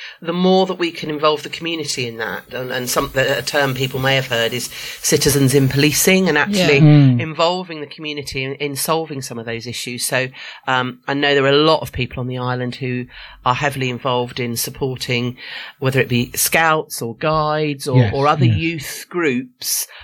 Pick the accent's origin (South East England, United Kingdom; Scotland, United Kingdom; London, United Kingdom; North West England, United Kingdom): South East England, United Kingdom; Isle of Wight; I was born on the Isle of Wight. I was actually born in a police house in Staplers Road, because my dad was in the police, and spent my first 18 years on the Isle of Wight.